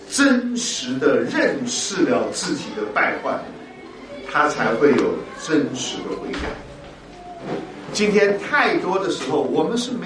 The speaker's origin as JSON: {"language": "Chinese", "region": "Hunan", "country": "China", "said": "你知道我是湖南人，湖南人是吃辣椒的，是脾气很急的，说话很急的"}